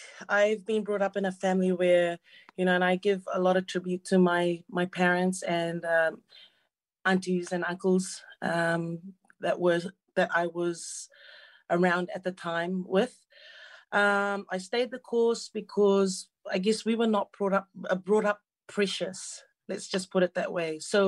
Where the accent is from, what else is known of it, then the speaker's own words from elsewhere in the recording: Rotuma, Fiji; now in New Zealand; I'm from Rotuma. I'm from the district of Itutiu, and my father is also from Chuchu. So I came to New Zealand